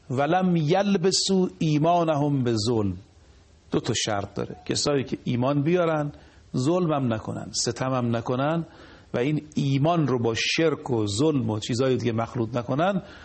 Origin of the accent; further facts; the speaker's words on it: Qom, Iran; یادمونه مثلا در محله ما، من بچه قم هستم دیگه